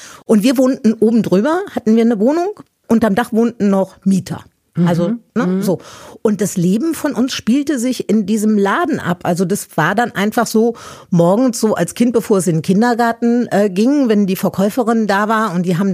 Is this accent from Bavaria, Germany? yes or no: no; Meerbusch, North Rhine-Westphalia, Germany; now in Berlin, Germany; Ich liebe dieses Meerbusch nach wie vor sehr. Ich sage auch immer, das ist meine Heimat, auch wenn ich hier in Berlin zu Hause bin.